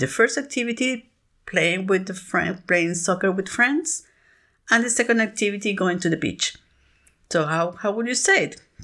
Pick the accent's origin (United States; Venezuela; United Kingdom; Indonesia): Venezuela; I'm from Venezuela, the creator and host of this show.